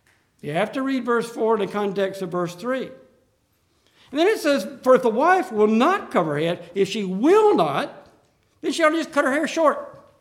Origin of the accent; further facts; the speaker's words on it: Deep South, United States; When I grew up in the Deep South, you didn't go to church without every woman in the place having a hat on.